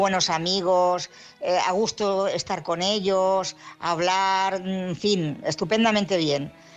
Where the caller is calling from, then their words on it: Barcelona, Catalonia, Spain; de Barcelona.